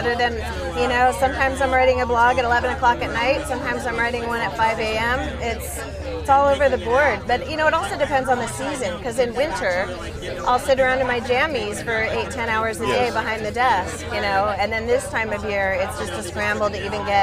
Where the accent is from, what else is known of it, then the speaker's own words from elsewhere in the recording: Seattle, Washington, United States; I'm from Seattle, plant mecca.